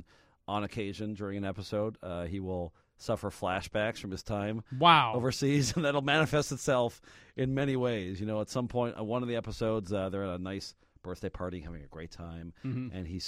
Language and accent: English; Canada; growing up in Canada